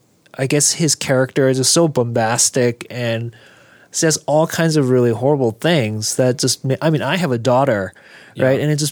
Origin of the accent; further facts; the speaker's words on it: South Korea; I was born and raised in Korea, like most of you know.